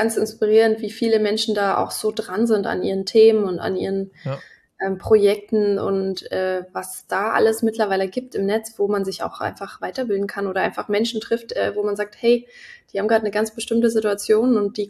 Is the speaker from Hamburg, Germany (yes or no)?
no; Görlitz, Saxony, Germany; also born or lived in Horka / Niesky; Ja, also ich komme ja aus der Gegend, so ein bisschen aus der Lausitz. Also Görlitz, Horka, Niesky, da bin ich so groß geworden, also in der Teenagerphase.